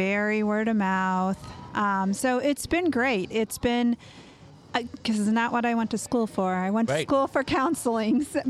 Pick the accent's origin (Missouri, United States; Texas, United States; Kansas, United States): Missouri, United States; Washington; So I grew up in a small town called Washington, Missouri, just down 44.